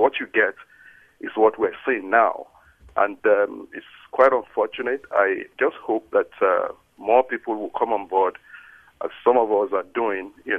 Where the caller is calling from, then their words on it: Cupertino, California, United States; I live in Nigeria. I'm a visiting professor on vacation in Berkeley, but right now I'm calling from Cupertino.